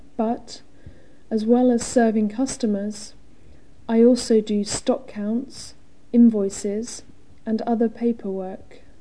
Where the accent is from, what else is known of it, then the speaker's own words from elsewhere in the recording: New Zealand; I come from New Zealand and I'm 27.